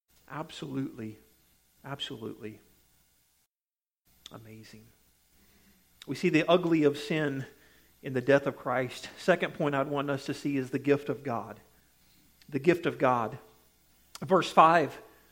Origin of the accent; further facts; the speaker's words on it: Missouri, United States; I'm from Missouri. Anybody know the motto of Missouri? The show me state.